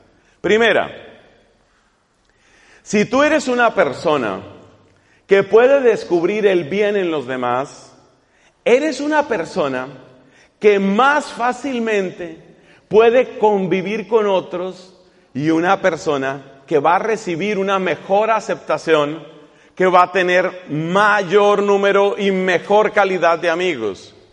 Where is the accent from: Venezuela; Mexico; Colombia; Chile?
Colombia; moved away; Resulta que en mi país hace mucho tiempo se ha vuelto común que las parejas se digan mijo, mija, como decir mi hijo, mi hija, ¿no? Es un modo cariñoso que tienen de hablarse muchos colombianos en la pareja.